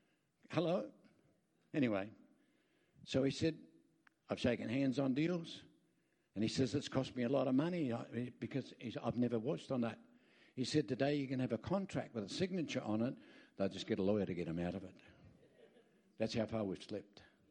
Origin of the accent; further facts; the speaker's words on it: Darwin, Northern Territory, Australia; But I'm from Darwin.